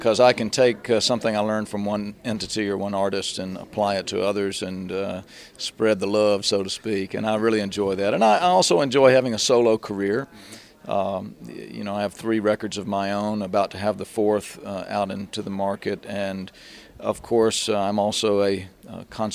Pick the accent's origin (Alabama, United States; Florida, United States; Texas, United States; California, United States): Alabama, United States; moved away; I grew up in Alabama and started in my first bands back in Tuscaloosa. Eventually, I moved to Macon, Georgia.